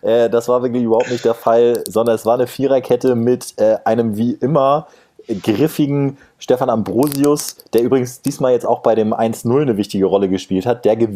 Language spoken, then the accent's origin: German; Kiel, Schleswig-Holstein, Germany; Kiel ist nicht nur meine Heimatstadt